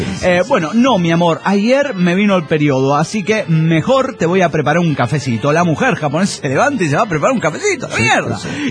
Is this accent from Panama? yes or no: yes; Panama; de Panamá.